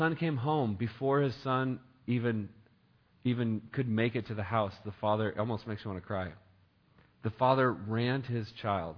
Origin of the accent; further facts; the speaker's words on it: Oregon, United States; I'm an American. I'm an Oregonian.